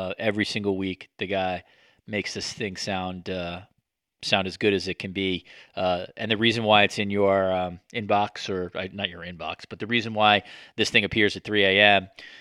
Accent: New York, United States; growing up around New York and being into sports is it's so different.

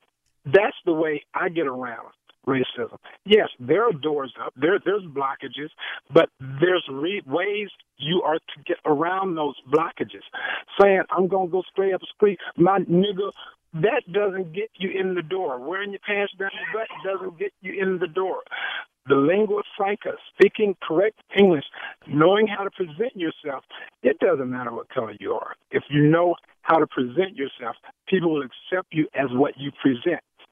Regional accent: Hueytown, Alabama, United States; So, in a little town called Hueytown, Alabama.

